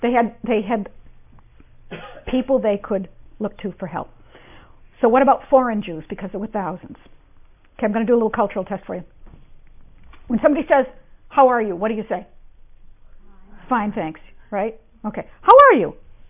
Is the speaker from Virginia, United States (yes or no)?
no; Cleveland, Ohio, United States; I'm from Cleveland, it's still snowing there.